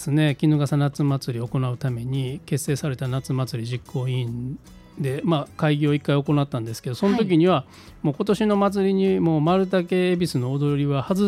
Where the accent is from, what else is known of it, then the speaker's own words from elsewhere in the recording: Kyoto, Japan; 僕の地元でもないんですよ、衣笠学区っていうのは。僕大将軍学区なんで、